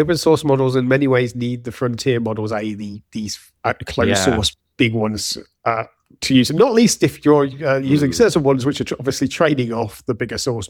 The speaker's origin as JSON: {"language": "English", "country": "Australia", "said": "we are Australian. Plus."}